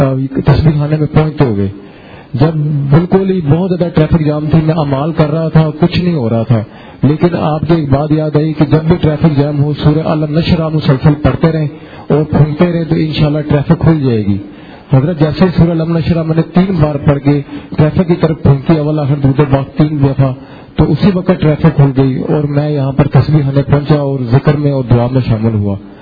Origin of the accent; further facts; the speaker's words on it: Kasur, Punjab, Pakistan; اور میں قصور سے آیا ہوں.